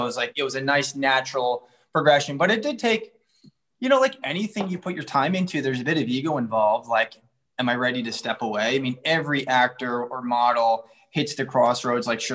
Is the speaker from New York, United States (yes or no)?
yes; Hicksville, New York, United States; now in New York, United States; Obviously, I'm like from Hicksville, upstate New York. So I was like, I'm all about this.